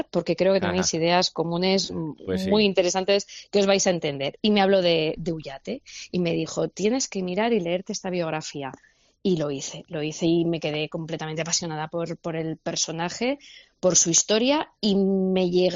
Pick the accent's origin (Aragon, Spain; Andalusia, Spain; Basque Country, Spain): Aragon, Spain; a mí como aragonés pues me interesan siempre muchísimo más los personajes aragoneses